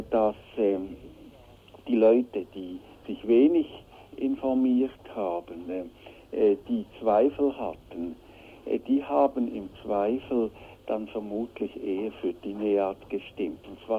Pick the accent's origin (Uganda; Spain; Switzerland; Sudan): Switzerland; Man muss halt sehen, dass bei uns in der Schweiz die Sozialdemokraten die glühendsten Befürworter eines möglichst schnellen EG-Beitritts sind